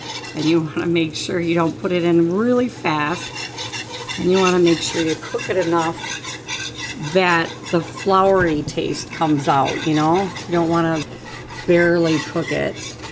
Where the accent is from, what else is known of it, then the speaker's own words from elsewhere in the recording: Nebraska, United States; I'm not from Milwaukee. In Milwaukee, I hear that you had to use butter. I'm from Nebraska. So it was oleo was the thing. In fact, I rarely ever got fresh butter when I was a kid.